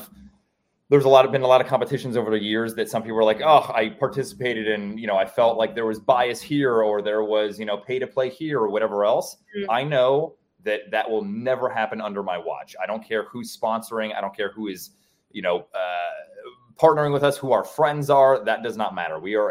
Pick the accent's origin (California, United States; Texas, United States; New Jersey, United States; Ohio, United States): Ohio, United States; Cleveland; So I'm actually from the Midwest as well. I grew up in Cleveland, Ohio.